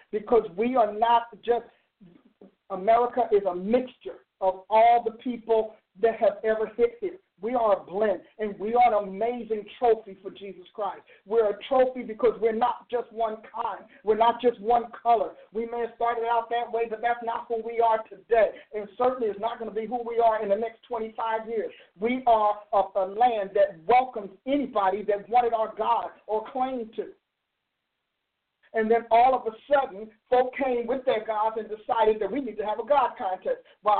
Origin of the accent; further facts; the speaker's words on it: Newark, New Jersey, United States; I'm a black woman. I grew up in Newark.